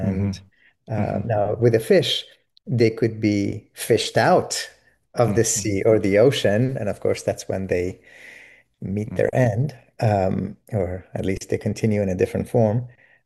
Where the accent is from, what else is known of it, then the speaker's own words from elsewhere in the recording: Iran; also born or lived in Florida; So in some ways, I'm kind of a reverse or double immigrant. I was born in Florida, but raised in Iran.